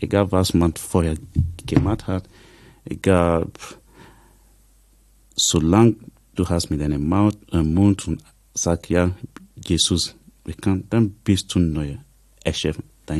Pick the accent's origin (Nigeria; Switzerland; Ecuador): Nigeria; German is a second language; Bei uns in Nigeria, wenn ich nichts zu tun habe in meiner Freizeit, ich gehe raus mit der Bibel, ich gehe auf die Straße